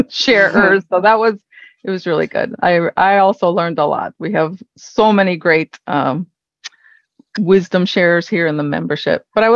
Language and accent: English; Hawaii, United States; now in North Carolina, United States; I was born and raised in Hawaii. I now live in North Carolina.